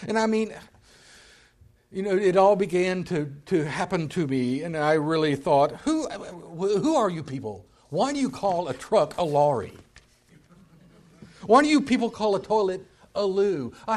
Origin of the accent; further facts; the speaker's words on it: Texas, United States; Where are you from? And I'm from Texas.